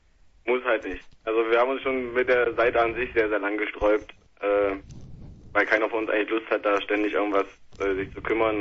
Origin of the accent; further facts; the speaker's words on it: Quedlinburg, Saxony-Anhalt, Germany; ich komme halt auch aus der Ecke ursprünglich. Also Simon und ich kommen beide aus der Nähe Quedlinburg.